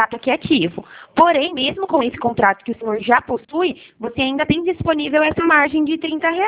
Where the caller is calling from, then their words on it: Araras, São Paulo, Brazil; eu falo da cidade de Araras